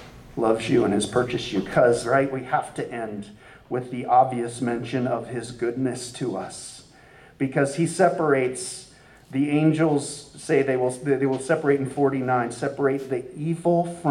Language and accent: English; Crozet, Virginia, United States; come on, we come from Crozet. We're in the mountains.